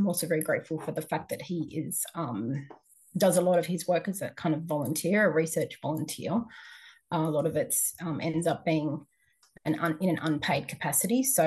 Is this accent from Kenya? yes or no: no; Tuvalu; now in Australia; So even though we're based in Australia, we're part of the Tuvaluan diaspora, but we're also Australian citizens as well as being Tuvaluan citizens.